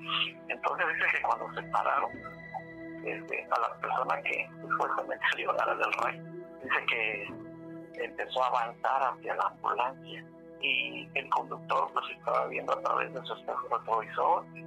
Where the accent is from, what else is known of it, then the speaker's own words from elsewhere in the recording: Guadalupe, Veracruz, Mexico; Aquí de donde yo soy, aquí de Guadalupe, pues no hay un hospital de primer nivel.